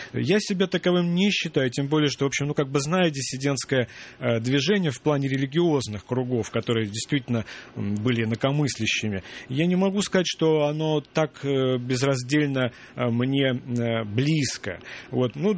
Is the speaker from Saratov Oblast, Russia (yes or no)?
no; Saint Petersburg, Russia; now in Moscow, Russia; Да, я питерский, да.